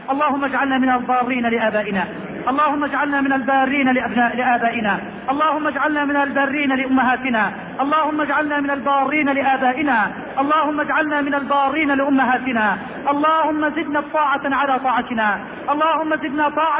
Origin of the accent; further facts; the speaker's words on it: Egypt; اللهم اجعل بلدنا مصر بلد الأمن والأمان